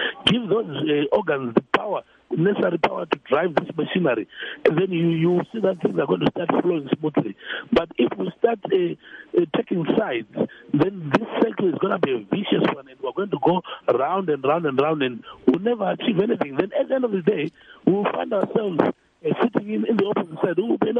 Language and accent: English; Bulawayo, Zimbabwe